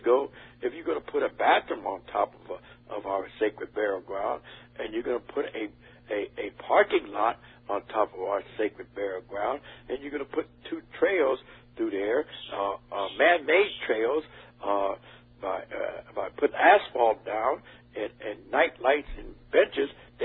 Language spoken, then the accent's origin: English; Vallejo, California, United States; Yes, I'm from the Glen Cove. Glen Cove is located in the city of Vallejo.